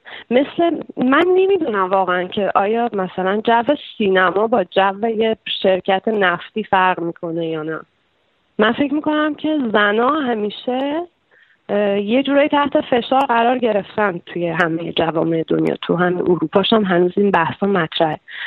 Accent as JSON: {"language": "Persian", "country": "Iran", "moved": "yes", "said": "از ایران که اومدم بیرون و به گذشته شروع کردم با آرامش نگاه کردم"}